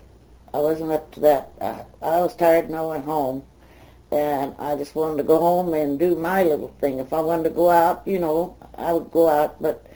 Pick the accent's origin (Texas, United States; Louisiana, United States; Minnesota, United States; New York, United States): Texas, United States; his name was Jack Fry, that I grew up with in Texas.